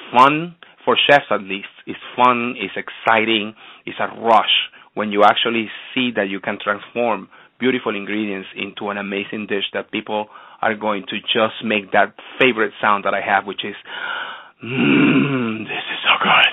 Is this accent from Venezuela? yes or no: yes; Venezuela; I am from Venezuela. I was born in Venezuela and raised there.